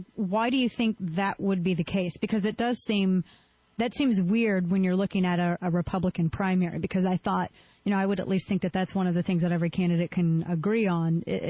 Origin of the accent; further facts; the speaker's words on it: Missouri, United States; Heck, I'm born and raised in Missouri.